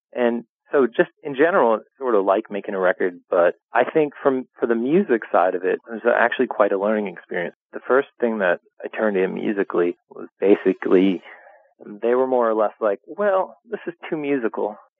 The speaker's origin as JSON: {"language": "English", "region": "Pennsylvania", "country": "United States", "said": "I'm from the East Coast, and I'm from a place that gets freezing cold in western Pennsylvania."}